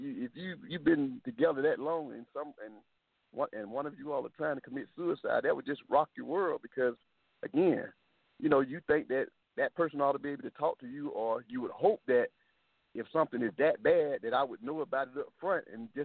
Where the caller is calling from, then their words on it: Atlanta, Georgia, United States; from Atlanta.